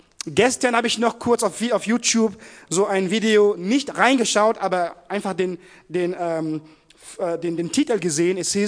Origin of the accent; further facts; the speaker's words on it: Cameroon; Ich stelle mich nochmal kurz vor. Ich komme ursprünglich aus Kamerun, wie viele von euch hier.